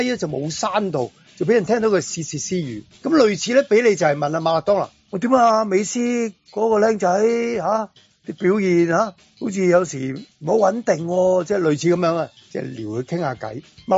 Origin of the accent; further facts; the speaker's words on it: Hong Kong; 咁而我哋香港人就见过佢